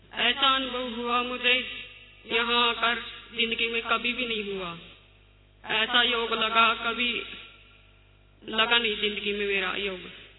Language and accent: Hindi; Sherda, Haryana, India; मैं गांव शेरदा से हूँ।